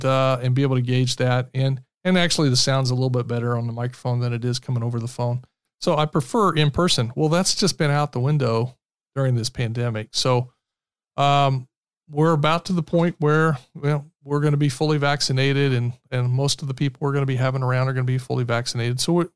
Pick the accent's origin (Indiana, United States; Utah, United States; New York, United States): Indiana, United States; Muncie; We were planning to make a trip to my hometown. Big fancy Muncie, Indiana